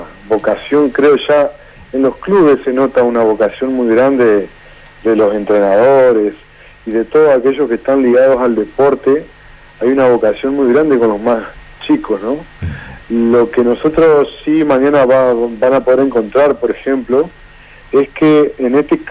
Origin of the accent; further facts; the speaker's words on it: Argentina; Estamos ante la oportunidad como generación o como argentinos